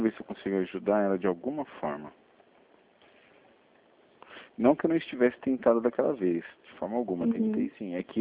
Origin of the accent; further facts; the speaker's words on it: Brazil; Eu sou brasileiro, o Brasil não desiste nunca, né?